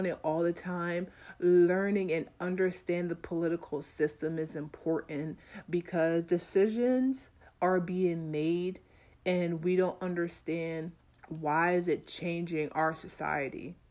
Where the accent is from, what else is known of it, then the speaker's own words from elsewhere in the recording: Jamaica; I'm an international woman. I'm from Jamaica.